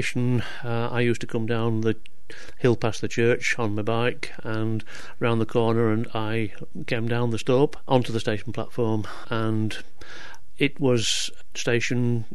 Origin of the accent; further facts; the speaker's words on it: Rothwell, Yorkshire and the Humber, United Kingdom; I was born in Rothwell in 1942, and I grew up in Rothwell.